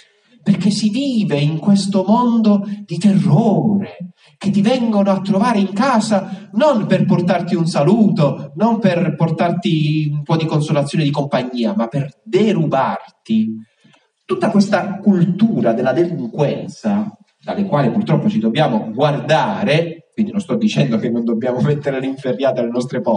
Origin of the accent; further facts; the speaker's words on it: Basilicata, Italy; Era tutto un altro contesto, io provengo dalla Basilicata